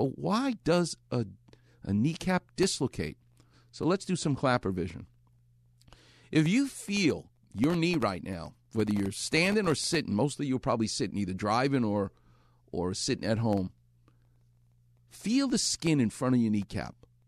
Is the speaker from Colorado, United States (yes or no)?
no; New York, United States; accent: New York; I'm from New York. There's no R in the word gutter. G-U-T-T-A-H. Gutter.